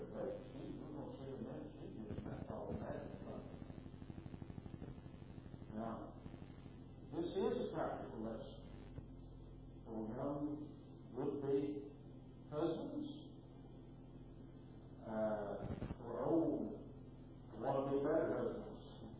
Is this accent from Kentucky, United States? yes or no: yes; Kentucky, United States; I grew up in Fort County, Kentucky